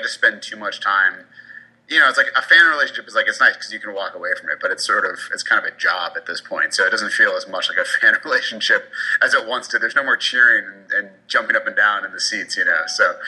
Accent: Massachusetts, United States; also born or lived in Connecticut; so I grew up in Massachusetts, but not particularly near Boston, so I didn't really know anything about the Celtics.

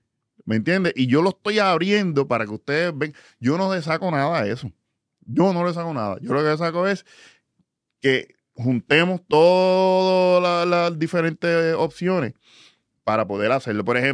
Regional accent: Puerto Rico; Lo que cualquier persona, yo creciendo en Puerto Rico hubiera querido.

